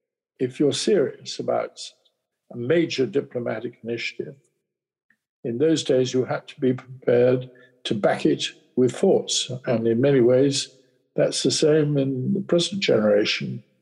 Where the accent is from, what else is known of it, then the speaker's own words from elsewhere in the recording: Plymouth, South West England, United Kingdom; I come from Plymouth